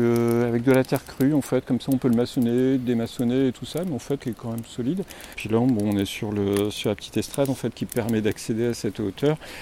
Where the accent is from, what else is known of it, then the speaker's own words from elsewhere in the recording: Nantes, Pays de la Loire, France; moi je ne sais pas, je viens de Nantes, hein